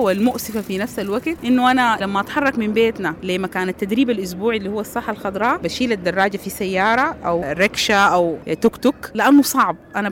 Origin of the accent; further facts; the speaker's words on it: Sudan; أنا سودانية ساكنة في الخرطوم